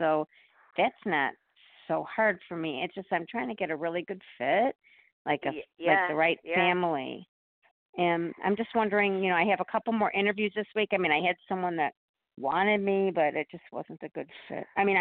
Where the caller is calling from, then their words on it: Illinois, United States; Illinois.